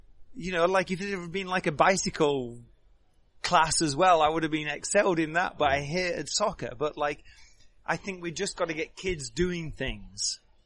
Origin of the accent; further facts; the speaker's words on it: England, United Kingdom; growing up in England in kind of like late 70s, early 80s as being like a little kid